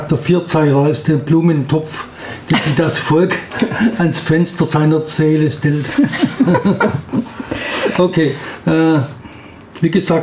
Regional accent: Schorndorf, Baden-Württemberg, Germany; die kannte ich aus Schorndorf, wo ich herkomme.

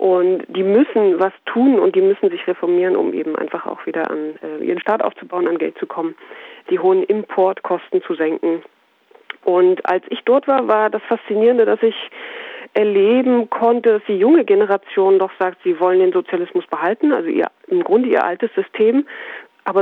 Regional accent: Saxony-Anhalt, Germany; weil ich aus dem Osten komme. Ich stamme aus Sachsen-Anhalt

